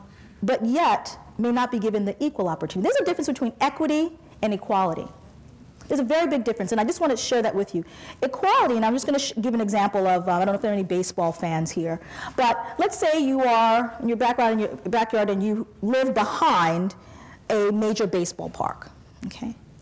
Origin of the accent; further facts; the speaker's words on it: Baldwin, New York, United States; I went to the Baldwin, I grew up in the Baldwin School District, but I decided to teach in the Roosevelt School District because I wanted to see what's going on.